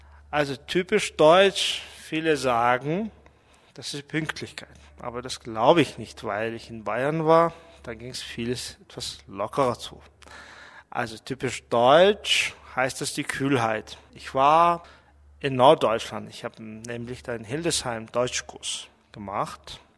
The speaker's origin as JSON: {"language": "German", "country": "Mongolia", "second_language": "German", "lives_now": "Munich, Germany", "said": "Also ich kann mich so zum Teil als Münchner bezeichnen, aber andersrum, ich bin auch Mongole geblieben. Und das merkt man auch bei meinem Akzent, dass ich nicht wirklich so Münchner spreche."}